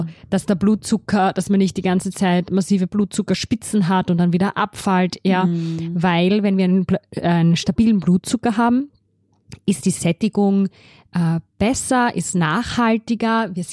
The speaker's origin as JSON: {"language": "German", "country": "Austria", "said": "bei uns in Österreich"}